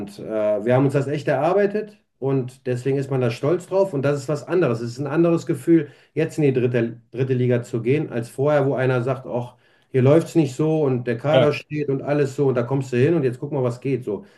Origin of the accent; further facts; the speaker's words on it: North Rhine-Westphalia, Germany; Ich komme vom Niederrhein, im Ruhrpott so. Ne? Das ist meine Mentalität, das ist meine Heimat.